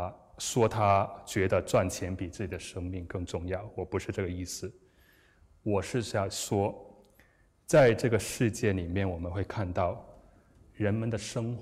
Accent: China; 那我是在国内长大，我是在中国大陆国内长大

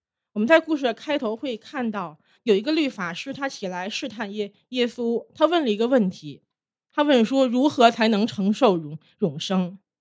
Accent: China; 好像在我们中国人的文化中，它是一个来世的东西，

